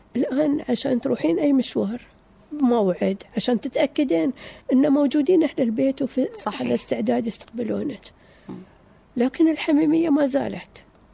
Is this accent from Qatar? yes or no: yes; Qatar; كنت في وسط الزملاء وزميلاتي يعرفون أن أنا فتاة قطرية